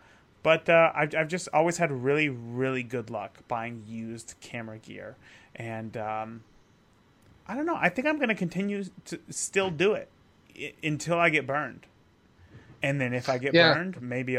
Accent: California, United States; growing up in California

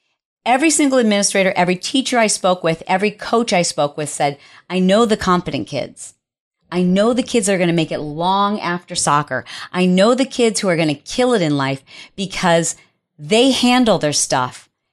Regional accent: Detroit, Michigan, United States; Now, I am from Detroit, and a hooptie is what we refer to as your first car

